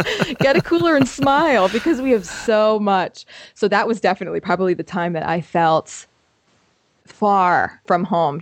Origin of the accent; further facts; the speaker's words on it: Florida, United States; That's good, because I'm from Florida originally, so this one's tough for me, because close to home is almost always when we're on the beach.